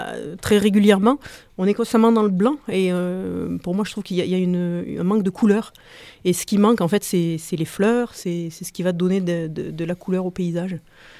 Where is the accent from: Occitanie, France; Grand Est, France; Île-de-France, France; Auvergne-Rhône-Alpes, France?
Occitanie, France; Nîmes; Moi, je suis originaire de Nîmes. Plutôt du côté des Cévennes. Certes, c'est une région montagneuse, mais pas tout à fait comme le Vercors.